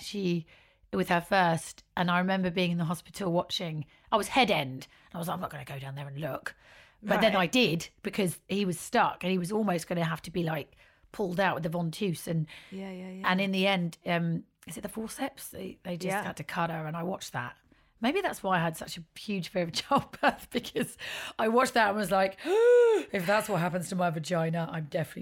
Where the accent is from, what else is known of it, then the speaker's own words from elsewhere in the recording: Beckenham, London, United Kingdom; I grew up in Beckenham in Kent. It's borderline Southeast London, borderline Kent, because it's not proper Canterbury, Dover, Kent, but it's on the border of like Penge, Crystal Palace.